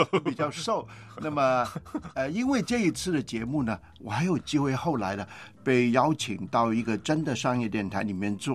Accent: Hong Kong; Chinese is a second language; 那我是在香港长大，一句普通话都不会讲

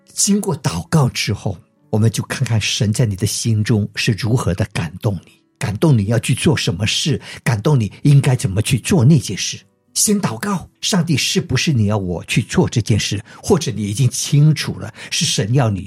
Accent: Yongchun, Fujian, China; 但是呢，我的老家是在福建永春

